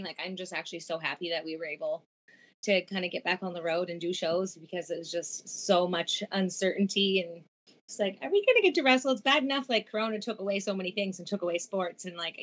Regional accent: Nova Scotia, Canada; Well, I'm initially originally from Nova Scotia, and just grew up loving wrestling.

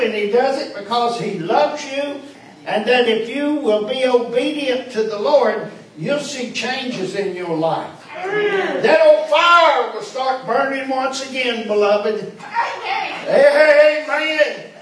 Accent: West Virginia, United States; I'm from West Virginia, and you had to stir up the coals

